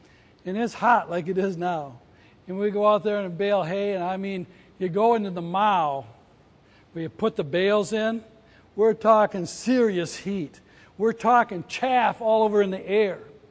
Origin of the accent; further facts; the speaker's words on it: West Virginia, United States; I said, we're West Virginia. I said, we're probably cousins.